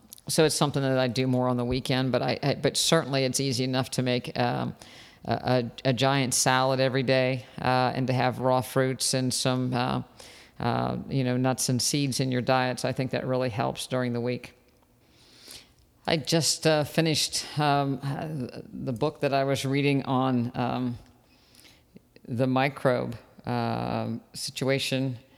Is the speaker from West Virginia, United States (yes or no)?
yes; West Virginia, United States; And I grew up in West Virginia, and we've not won too many national championships in our sports